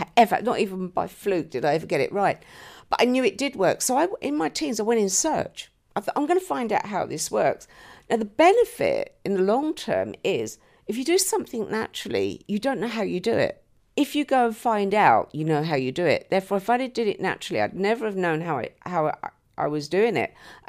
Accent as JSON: {"language": "English", "region": "London", "country": "United Kingdom", "tie": "born or raised there", "said": "Notting Hill, Ladbroke Grove. But my nan was in the East End and she read the tea leaves."}